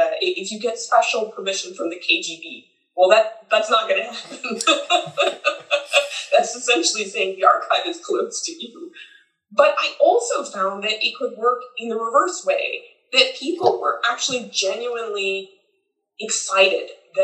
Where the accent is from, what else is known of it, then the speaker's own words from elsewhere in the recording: United States; certainly I found that the position of being an American worked both ways.